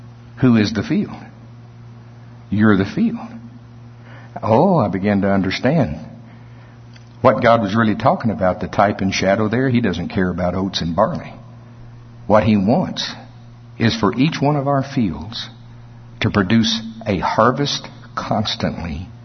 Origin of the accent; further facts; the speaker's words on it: Oklahoma, United States; Y'all know I grew up in Pottawatomie County. That's not tongues. That's really a county in Oklahoma.